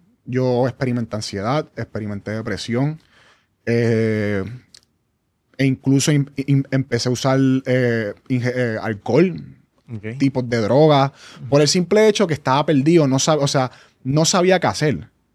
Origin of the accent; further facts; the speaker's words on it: Trujillo Alto, Puerto Rico; Yo soy de Trujillo Alto.